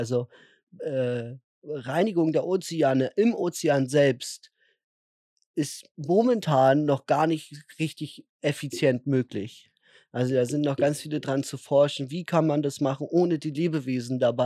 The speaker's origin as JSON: {"language": "German", "town": "Malchin", "region": "Mecklenburg-Vorpommern", "country": "Germany", "tie": "born or raised there", "said": "Nee, das würde ich in meiner Heimat in Malchin machen, würde ich das."}